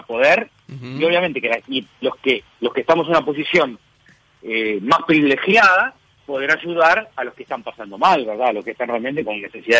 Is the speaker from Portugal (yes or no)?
no; Uruguay; estamos viviendo algo que es insólito como humanidad o como uruguayo